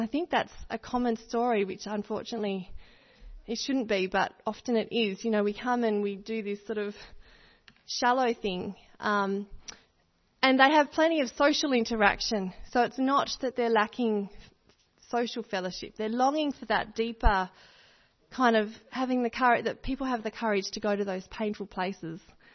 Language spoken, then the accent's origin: English; Australia; We talk about in Australia that we've got this Aussie mateship. You know, we're quite proud of being Australian and that we're real matey with each other.